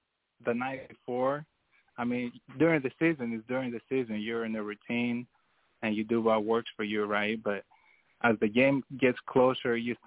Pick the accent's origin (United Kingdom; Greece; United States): Greece; moved away; And when I came from Greece, that aspiration was more to for the NBA, right?